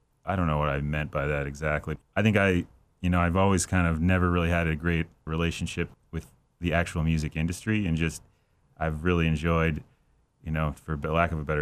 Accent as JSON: {"language": "English", "region": "Illinois", "country": "United States", "tie": "born or raised there", "said": "I grew up in the suburbs of Chicago."}